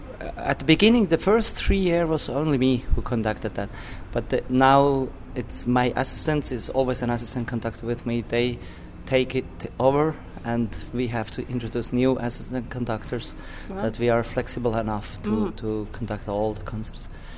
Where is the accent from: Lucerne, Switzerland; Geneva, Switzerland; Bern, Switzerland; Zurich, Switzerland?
Lucerne, Switzerland; English is a second language; It started in Lucerne, my hometown in Switzerland.